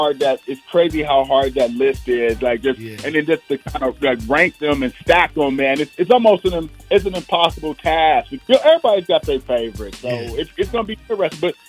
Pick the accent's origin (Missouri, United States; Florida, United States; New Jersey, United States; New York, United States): Missouri, United States; I grew up in Friendship Village right off of, you know, 56 and Swope Parkway.